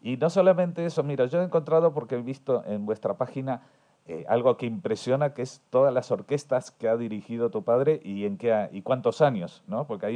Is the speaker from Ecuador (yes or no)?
no; Argentina; Yo soy de Argentina